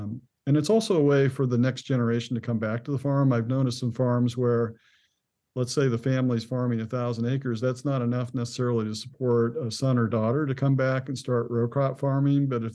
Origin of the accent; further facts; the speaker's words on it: Illinois, United States; but it's true in other parts, like where I grew up in Illinois, there's very few of the farmers that have cattle.